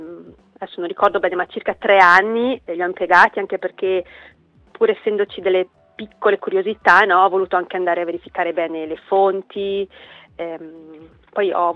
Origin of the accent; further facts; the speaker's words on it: Trentino-Alto Adige, Italy; non solo perché sono cresciuta anche in Val di Fassa